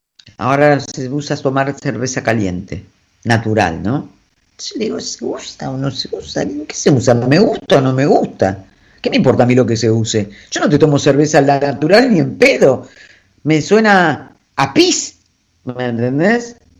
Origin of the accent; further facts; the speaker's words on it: Argentina; Somos difíciles los argentinos, muy difíciles de conformar y de opinar